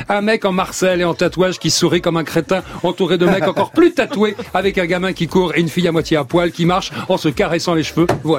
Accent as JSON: {"language": "French", "town": "Paris", "region": "Île-de-France", "country": "France", "said": "Je suis parisien."}